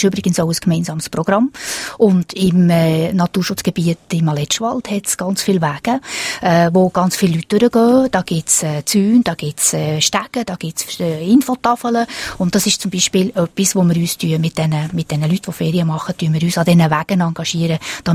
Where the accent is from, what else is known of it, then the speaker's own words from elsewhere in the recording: Valais, Switzerland; Wir kommen aus einer Gegend, die voll ist von diesen wunderschönen Mauern.